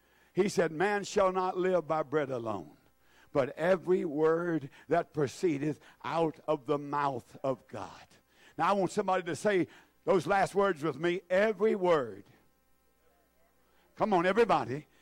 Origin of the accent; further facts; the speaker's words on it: the South, United States; I still don't talk as plain as some folks, but I can talk plain enough that you know I'm from the South, can't I?